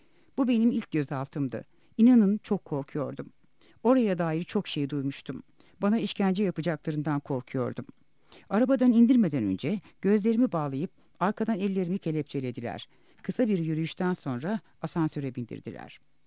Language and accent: Turkish; Istanbul, Turkey; also born or lived in Elazığ; Elazığ doğumluyum ama İstanbul'da büyüdüm sayılır. Çok uzun yıllardır bu kentte yaşıyoruz.